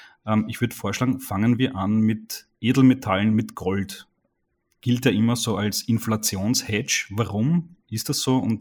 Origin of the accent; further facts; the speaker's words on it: Austria; Bei uns in Österreich sagt man zu den Immobilien ja auch ganz gerne Betongold.